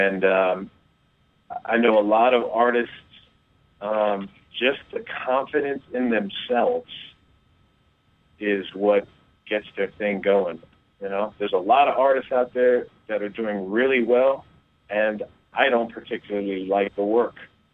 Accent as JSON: {"language": "English", "region": "New Jersey", "country": "United States", "tie": "born or raised there", "said": "I remember my dad, I grew up in New Jersey, and my dad moved to Manhattan in 1976."}